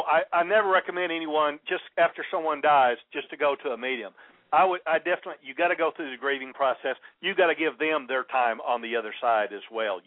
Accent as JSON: {"language": "English", "region": "Texas", "country": "United States", "tie": "born or raised there", "said": "I was raised in West Texas, and I'm not bashful, you know."}